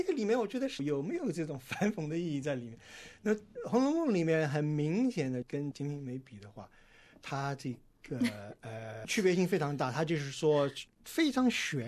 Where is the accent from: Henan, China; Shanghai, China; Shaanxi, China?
Shanghai, China; 过去我小时候在上海，那上海那个自来水味道那个氯气很重的